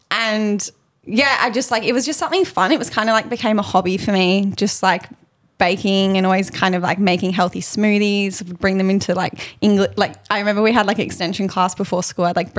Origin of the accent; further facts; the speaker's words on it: Sydney, New South Wales, Australia; I just kind of like grew up, I guess like growing up in Sydney, like everyone's pretty active